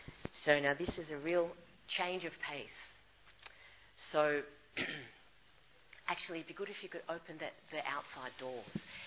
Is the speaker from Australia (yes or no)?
yes; Australia; So I'm from Australia and I learned